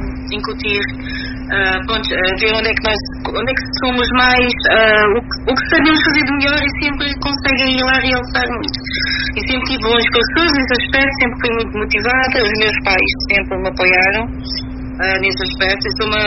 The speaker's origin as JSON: {"language": "Portuguese", "country": "Cape Verde", "said": "Porque eu sou cabo-verdiana e gosto muito."}